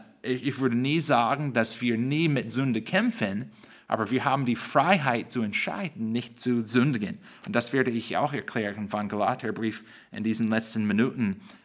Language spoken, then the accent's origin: German; United States; German is a second language; für mich als Amerikaner